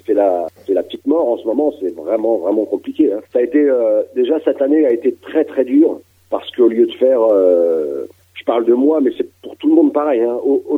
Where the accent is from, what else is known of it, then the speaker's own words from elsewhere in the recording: Metz, Grand Est, France; Alors moi j'habite à côté de Reims. Je suis originaire de Metz, mais ouais. je vis à côté de Reims, dans la Marne.